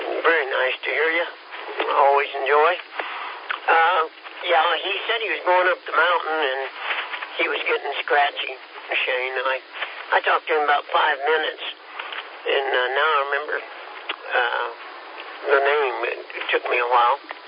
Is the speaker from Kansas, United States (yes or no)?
yes; Kansas, United States; We're from Kansas, been here 15 years, John.